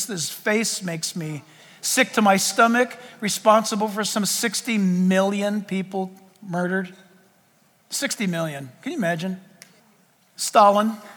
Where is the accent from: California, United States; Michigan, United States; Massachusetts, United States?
California, United States; I mean, you know, I'm speaking as a Californian.